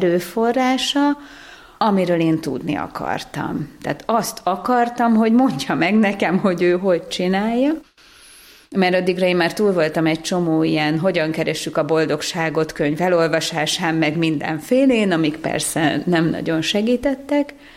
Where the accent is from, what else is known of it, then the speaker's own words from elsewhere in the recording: Budapest, Hungary; born there; Budapesten születtem, a szüleim még elég fiatalok voltak